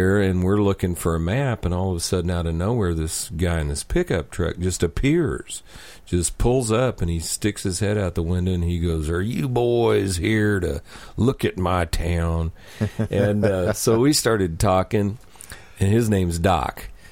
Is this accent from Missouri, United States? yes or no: yes; Kansas City, Missouri, United States; I'm from Kansas City, and that's like, you know, world-famous barbecue.